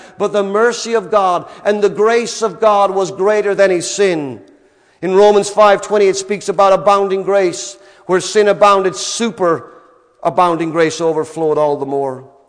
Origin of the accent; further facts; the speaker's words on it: Ireland; When I was a boy growing up in Ireland, across the soccer fields, there was a canal.